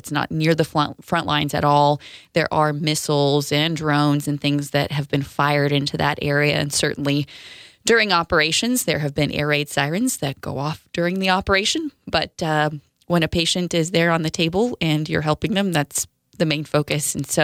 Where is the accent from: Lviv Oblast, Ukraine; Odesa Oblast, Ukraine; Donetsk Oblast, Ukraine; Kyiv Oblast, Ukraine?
Lviv Oblast, Ukraine; Lviv; This particular trip was actually to my hometown of Lviv